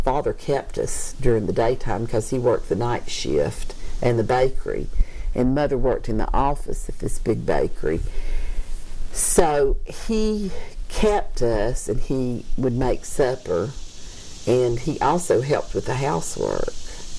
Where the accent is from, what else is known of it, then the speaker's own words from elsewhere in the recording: the South, United States; but growing up in the South, I would think there tends to make you a little bit schizophrenic